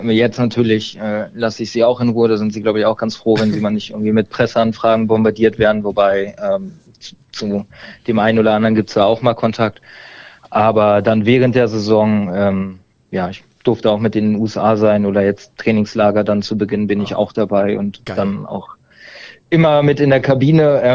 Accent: Berlin, Germany; Ich komme mehr aus Berlin

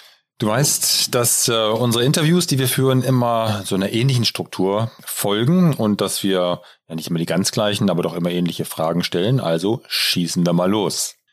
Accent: Northern Germany, Germany; wie ich als Norddeutscher sage

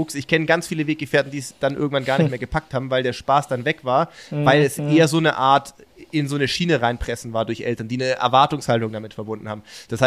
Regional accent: Sindelfingen, Baden-Württemberg, Germany; aus der Gegend, wo ich herkomme, also beim VfL Sindelfingen

